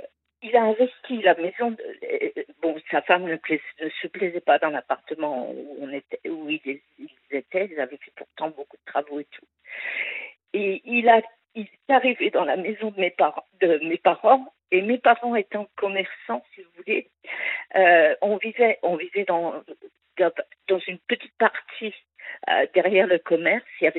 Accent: Grand Est, France; moved away; Je suis revenue dans ma région où je suis née. J'ai acheté un appartement. Je suis de la Marne.

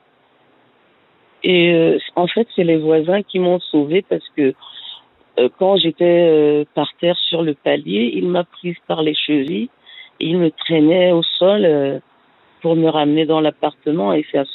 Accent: Cameroon; Mes parents, ils vivent en Afrique. Je suis originaire du Cameroun.

